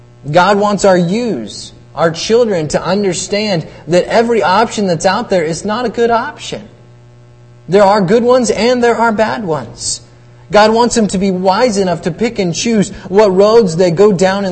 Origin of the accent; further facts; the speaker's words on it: Marshalltown, Iowa, United States; I grew up in Marshalltown, Iowa, in the church there